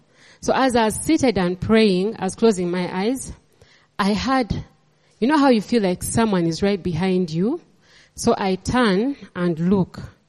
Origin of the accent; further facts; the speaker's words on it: Entebbe, Uganda; I grew up in Entebbe, and even as a young girl, I used to leave home as early as maybe like when I was in S2, and I would go and walk along the lake